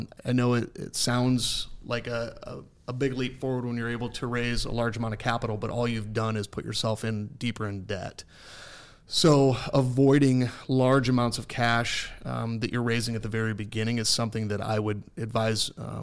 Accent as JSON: {"language": "English", "town": "Ankeny", "region": "Iowa", "country": "United States", "tie": "born or raised there", "also_born_or_lived": "Fort Dodge", "said": "So Fort Dodge until I was 9, and then family relocated to Ankeny."}